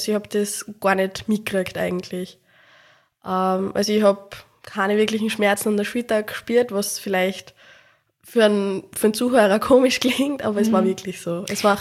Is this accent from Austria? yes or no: yes; Upper Austria, Austria; now in Vienna, Austria; ich bin 20, bin ursprünglich eben aus Oberösterreich, wohne aber zurzeit in Wien.